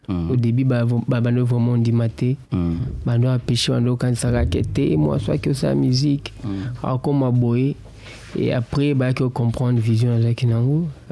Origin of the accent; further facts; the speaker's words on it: Goma, North Kivu, DR Congo; je suis de partout. Je suis de Majengo, je suis de Seselka, je suis de Biriri, je suis de partout en fait.